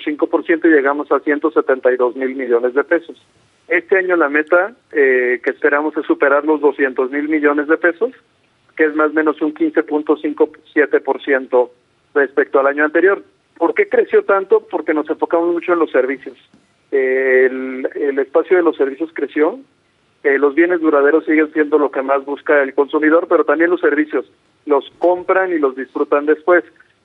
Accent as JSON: {"language": "Spanish", "town": "Tijuana", "region": "Baja California", "country": "Mexico", "said": "acuérdate que yo soy de Tijuana y de toda la parte de la frontera"}